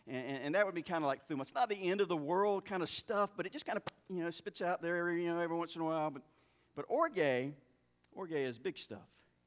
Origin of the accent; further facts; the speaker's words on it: Mulberry, United States; For you that don't know, I'm from Mulberry, and I love Mulberry.